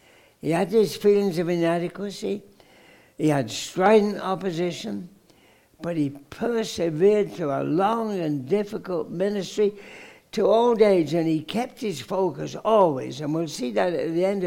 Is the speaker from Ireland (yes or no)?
no; England, United Kingdom; I'm an Englishman, of course, and a big fan of Queen Elizabeth.